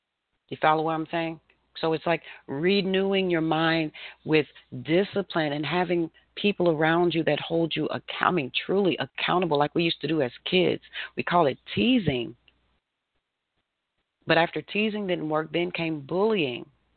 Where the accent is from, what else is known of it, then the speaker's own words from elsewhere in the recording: St. Louis, Missouri, United States; I'm from St. Louis. Don't blame me.